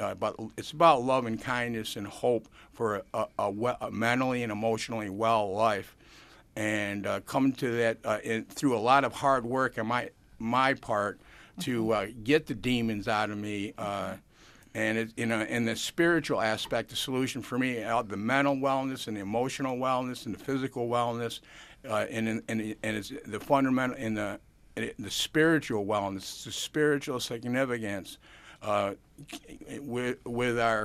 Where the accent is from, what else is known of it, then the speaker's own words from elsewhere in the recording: Canandaigua, New York, United States; My first psychiatrist was at 8 years old in Canandaigua. I grew up in Canandaigua.